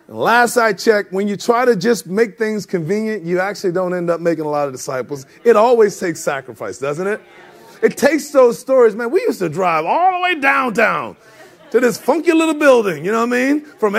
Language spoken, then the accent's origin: English; the South, United States; you know, I'm from the South.